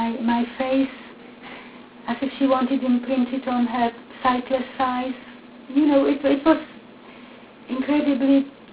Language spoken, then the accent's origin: English; Central Bohemian Region, Czechia; English is a second language; You know, if I go to my hometown, which is outside Prague, they still use exactly the same trains as when I was, you know, 10 years old.